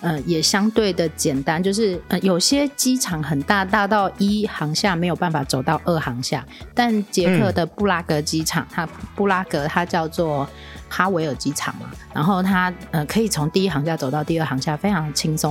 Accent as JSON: {"language": "Chinese", "country": "Taiwan", "said": "因为我台湾人好像都很习惯去比较最便宜的方法是什么"}